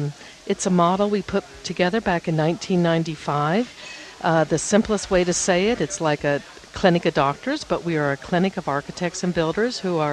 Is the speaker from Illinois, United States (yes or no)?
no; Kansas City, Missouri, United States; Yes, I'm from Kansas City originally and have a degree in interior design.